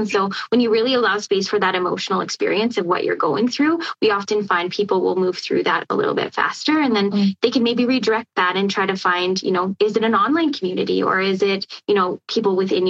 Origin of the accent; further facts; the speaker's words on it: Saskatchewan, Canada; now in Lethbridge, Canada; I'm from Saskatchewan. So we don't have any family where we're at.